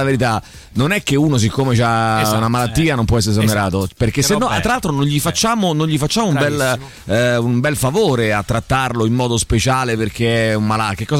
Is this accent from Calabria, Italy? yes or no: no; Umbria, Italy; Noi siamo dell'Umbria.